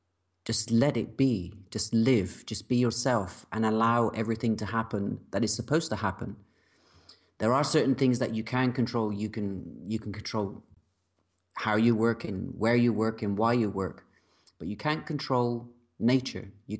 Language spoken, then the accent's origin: English; England, United Kingdom; now in Croatia; what am I doing here in this small town in Croatia as an Englishman?